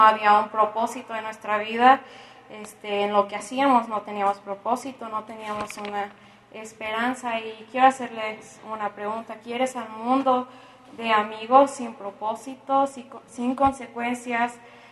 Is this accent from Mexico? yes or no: yes; Pátzcuaro, Michoacán, Mexico; Y yo nací en y crecí en Pátzcuaro, como a una hora y media de aquí.